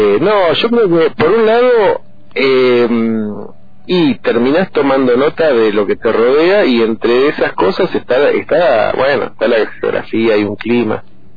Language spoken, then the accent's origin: Spanish; General Roca, Río Negro, Argentina; also born or lived in Buenos Aires / Chos Malal / Plaza Huincul; Yo nací en Buenos Aires en el 72 y en el 73, 74 ya estábamos viviendo con mi familia, primero en Chosmalal, después en Plaza Huíncul, desde el 80 en Roca.